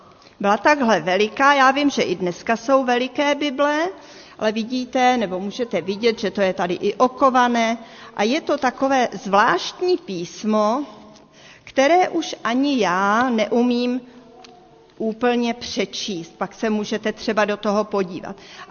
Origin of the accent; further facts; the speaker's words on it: Moravia, Czechia; Narodila jsem se na Moravě. V takové vesničce, v Beskydech. A měli jsme dům a měli jsme hospodářství.